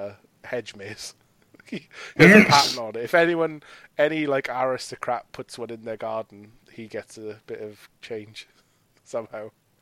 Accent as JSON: {"language": "English", "country": "United Kingdom", "said": "And as British people, we're like, well, yeah, that's normal."}